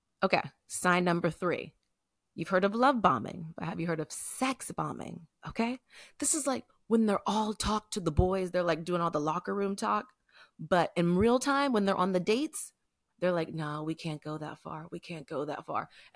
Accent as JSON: {"language": "English", "region": "the Carolinas", "country": "United States", "said": "because, you know, I'm from the Carolinas."}